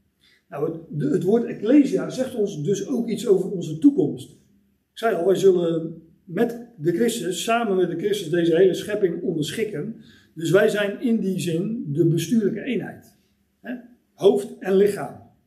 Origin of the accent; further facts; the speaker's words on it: Hendrik-Ido-Ambacht, South Holland, Netherlands; Dat is dan in de buurt waar ik vandaan kom. Ik woon in Hendrik Ido Ambacht.